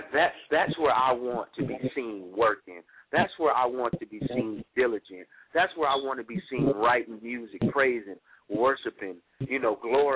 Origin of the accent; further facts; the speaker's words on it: Flint, Michigan, United States; born and raised in Flint, Michigan, just a knucklehead, you know, dropped out of school, selling drugs, the whole nine.